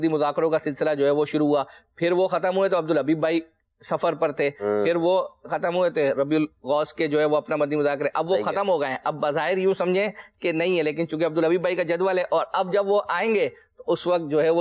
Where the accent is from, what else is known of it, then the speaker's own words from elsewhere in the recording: Pindi Gheb, Punjab, Pakistan; ہمارا ضلع جس کو اٹک کہتے ہیں, اور اٹک ہمارا ضلع ہے اور تحصیل ہماری پنڈی گھیب ہے, ایک مشہور جو ہے وہ اپنا شہر ہے.